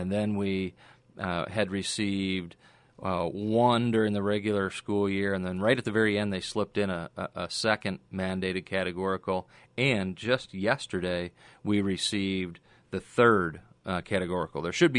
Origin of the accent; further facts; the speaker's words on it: Elgin, Illinois, United States; the largest school district outside of Chicago happens to be my hometown, Elgin, Illinois.